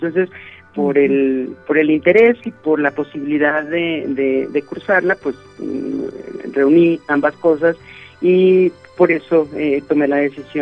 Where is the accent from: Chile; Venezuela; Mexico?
Mexico; Aguascalientes; yo soy originaria de la ciudad de Aguascalientes, yo nací en Aguascalientes